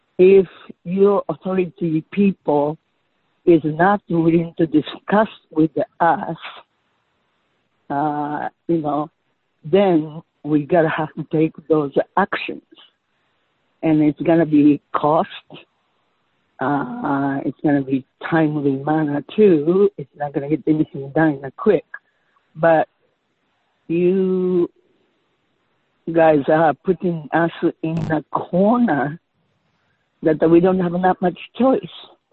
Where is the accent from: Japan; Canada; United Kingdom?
Japan; English is a second language; moved away as an adult; now in Sausalito, United States; I lived in a Sausalito for almost a half a century. And I have been a sailor since I was very little. And I am from Japan.